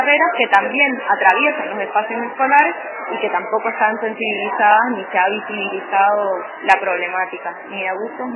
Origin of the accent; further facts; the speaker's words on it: San Luis, Argentina; soy de San Luis